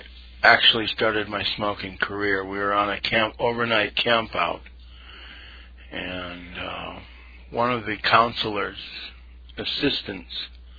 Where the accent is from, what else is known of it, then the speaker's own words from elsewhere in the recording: New England, United States; also born or lived in Boston, Massachusetts / Connecticut / Maine; I was born in Boston, Massachusetts in 1960, and I grew up in New England, and several towns in New England, Connecticut, Maine, and Massachusetts.